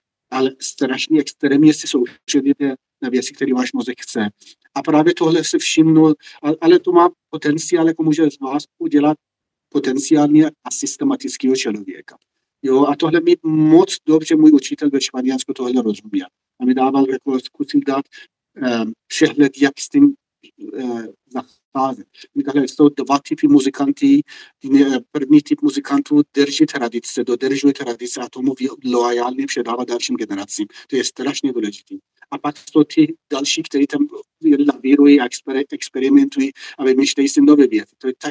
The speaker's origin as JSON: {"language": "Czech", "country": "Iran", "tie": "born or raised there", "also_born_or_lived": "Tehran", "second_language": "Czech"}